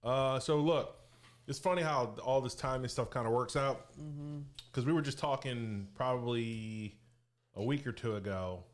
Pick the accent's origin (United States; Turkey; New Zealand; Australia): United States; Maryland; Like I grew up in Maryland.